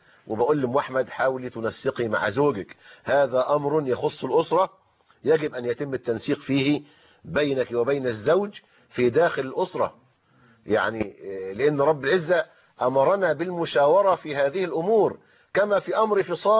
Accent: Egypt; أثاث البيت والمنزل اللي دخلوا به وتزوجوا به ده ملك للزوجة بناء على العرف السائد عندنا في مصر

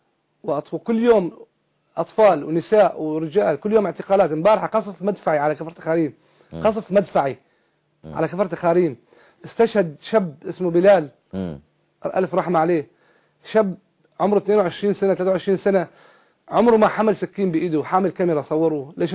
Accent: Syria; بس نحن طبعا انا سوري وبسوريا بصور مع ما حدا

